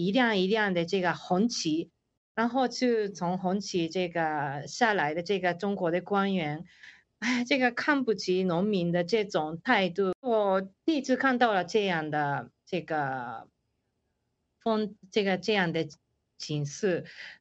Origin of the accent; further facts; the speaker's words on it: Japan; Chinese is a second language; 然后我说我是日本人，但是他们不相信。